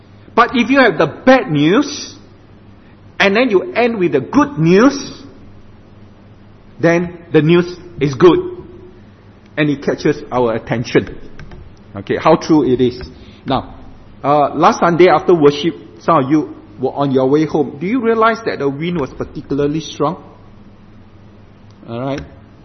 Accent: Singapore; By the way, I'm from Singapore, so pardon me when I talk about Singapore.

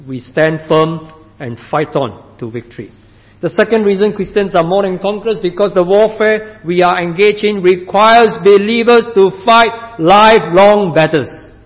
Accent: Singapore; and even in Singapore, my home country

